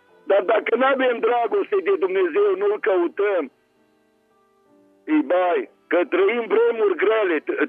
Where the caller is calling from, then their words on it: Târgu Mureș, Mureș County, Romania; de la Târgu Mureș